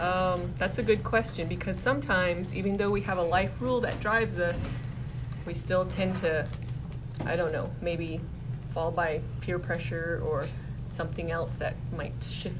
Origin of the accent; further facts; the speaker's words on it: United States; Past experience is being Navajo. I'm Navajo, I'm Native American.